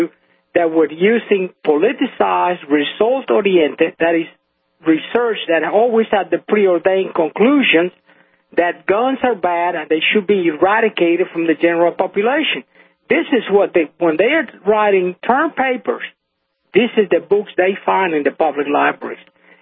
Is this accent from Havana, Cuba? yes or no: no; Sancti Spíritus, Cuba; English is a second language; now in United States; in the Escambray Mountains, where my where we live, and right next door to Santi Espíritu, that was my hometown